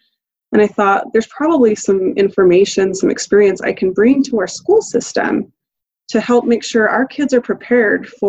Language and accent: English; Panaca, Nevada, United States; moved away as an adult; now in Cedar City, United States; I grew up in Panaca, Nevada, which is a very, very small town just west of here. I moved here in 2000 to go to college at SUU